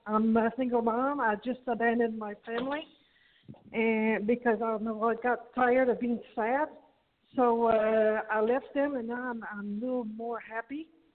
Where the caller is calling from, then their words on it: Long Island, New York, United States; in Long Island.